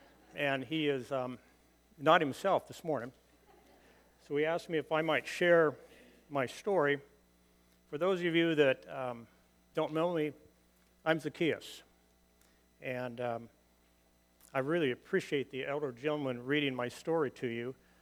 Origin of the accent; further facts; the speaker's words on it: Jericho, West Bank, Palestine; Let me take you to Jericho and share with you my hometown.